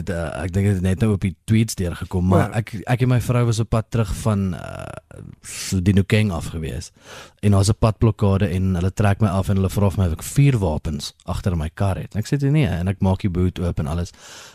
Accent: KwaZulu-Natal, South Africa; now in Pretoria, South Africa; want ek kom van Natal af.

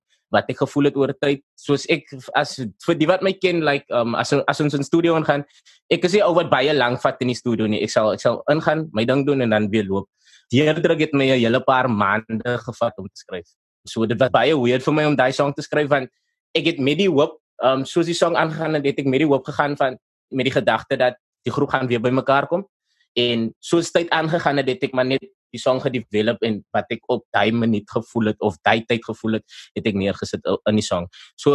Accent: Port Elizabeth, Eastern Cape, South Africa; ons is van PE

